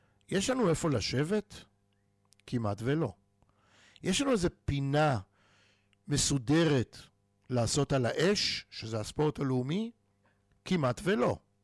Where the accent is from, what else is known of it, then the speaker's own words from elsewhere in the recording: Kfar Saba, Central District, Israel; אני יליד כפר סבא, אני תושב כפר סבא, אני מחלק את זמני בארץ ובחול